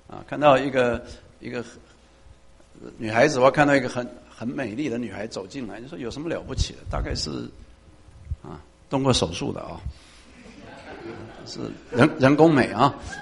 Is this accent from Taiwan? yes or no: yes; Taiwan; 我是从台湾来的啊，那台湾的教育制度就是这个考试制度。